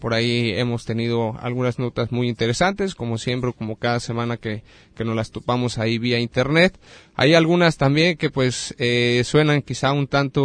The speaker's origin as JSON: {"language": "Spanish", "country": "Mexico", "said": "a lo que somos como mexicanos"}